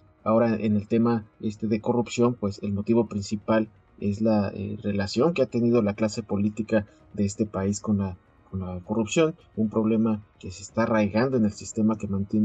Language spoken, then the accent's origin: Spanish; Mexico; un tema que sí nos atañe como mexicanos